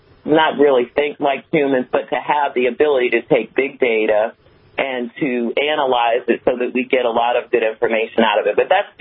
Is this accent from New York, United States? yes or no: yes; Brooklyn, New York, United States; Brooklyn, which at the time I grew up was, you know, inner city with a lot of...